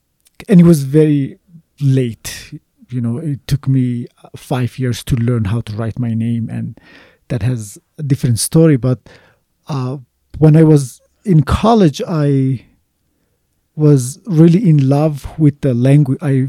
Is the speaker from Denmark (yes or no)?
no; Eastern Anatolia, Turkey; I grew up in Eastern Turkey or Northern Kurdistan, depends on who you are, where it's the home of the wheat.